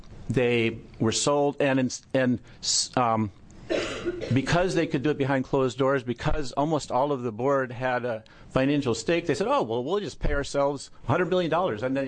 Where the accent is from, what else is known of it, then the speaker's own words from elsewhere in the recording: Oregon, United States; I am from Lane County